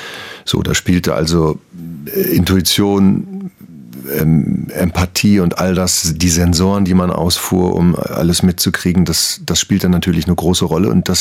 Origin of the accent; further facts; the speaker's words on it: Herdecke, North Rhine-Westphalia, Germany; Aber Vattern war ja ein bunter Hund in Herdecke, meiner Heimatstadt